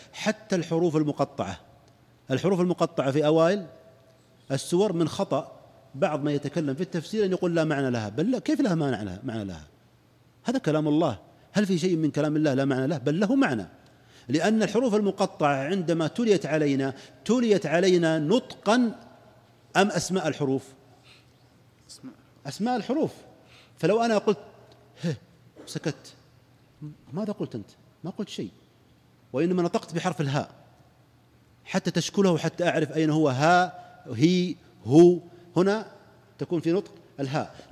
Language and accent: Arabic; Saudi Arabia; عندنا في السعودية